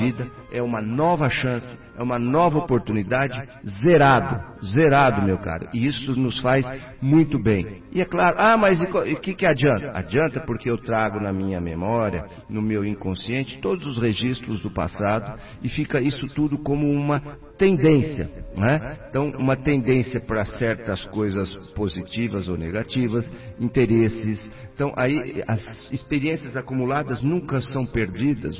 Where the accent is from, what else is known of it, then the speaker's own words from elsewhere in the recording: Pompeia, São Paulo, Brazil; accent: interior; also born or lived in Marília; Eu sou nascido em Marília e criado em Pompeia.